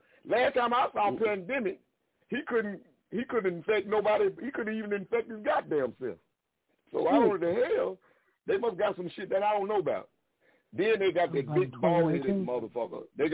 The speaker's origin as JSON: {"language": "English", "region": "Alabama", "country": "United States", "said": "Yeah, white folks. I'm from Alabama. I said folks."}